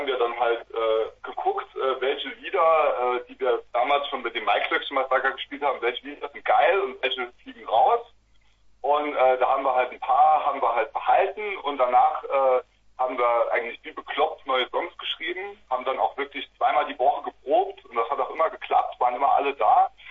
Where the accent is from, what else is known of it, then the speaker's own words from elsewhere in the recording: St. Ingbert, Saarland, Germany; Wir sind aus St. Ingbert, das ist so ein kleines Kaff im Saarland.